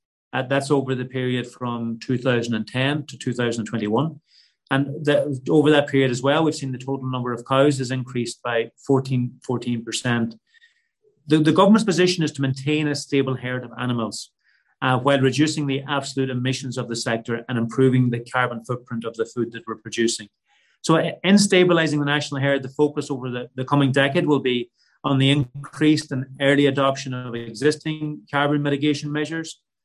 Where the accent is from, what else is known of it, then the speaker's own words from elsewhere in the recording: Ireland; maintaining livestock production, beef production, the production of milk protein as the centre of what we do as Irish farmers, because we do that better than anyone else in the world.